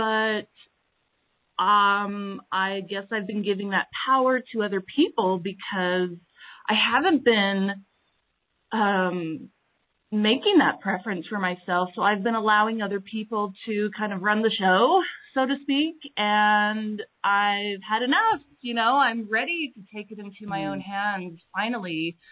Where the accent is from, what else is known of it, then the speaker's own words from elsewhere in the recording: Idaho, United States; from Southern Idaho